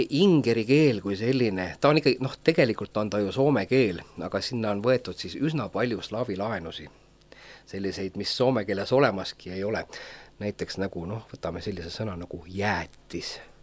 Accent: Türi, Järva County, Estonia; also born or lived in Paide; Ja siis viidi mind Türile tagasi ja seal ma siis elasin ja kasvasin.

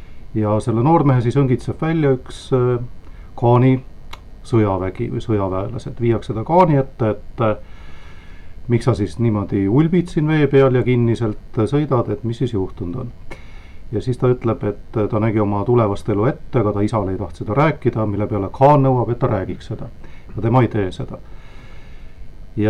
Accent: Järva County, Estonia; Et selles mõttes ma saan öelda küll, et põline järvalane.

